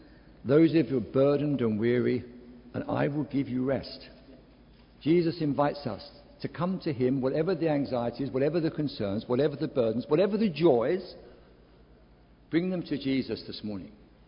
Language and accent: English; United Kingdom; Because as we're British, we don't share some of our feelings, yet we carry them with us.